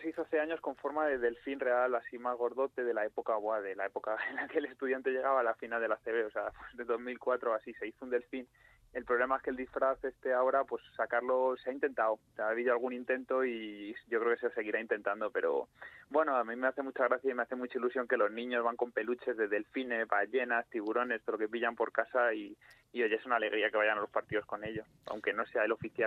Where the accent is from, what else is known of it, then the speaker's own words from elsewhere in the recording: Madrid, Community of Madrid, Spain; soy de Canillejas, entonces en Canillejas es que casi es el deporte nacional correr.